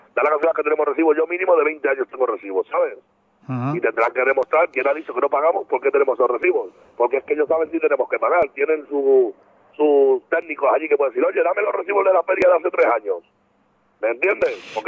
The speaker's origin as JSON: {"language": "Spanish", "town": "Leganés", "region": "Community of Madrid", "country": "Spain", "said": "muchos de los feriantes que habíamos somos de Leganés. Porque aquí en la Comunidad de Madrid casi todos somos de Leganés"}